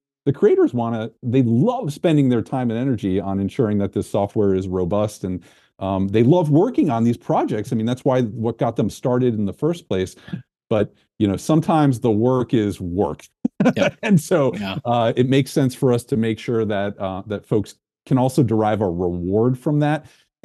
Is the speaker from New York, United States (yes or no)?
yes; New York, United States; I grew up in New York.